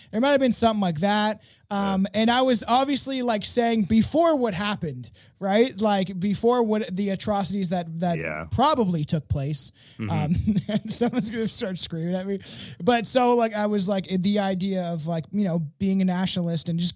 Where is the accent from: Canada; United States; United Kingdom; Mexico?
Canada; I've always, you know, loved being Canadian, but I don't love my government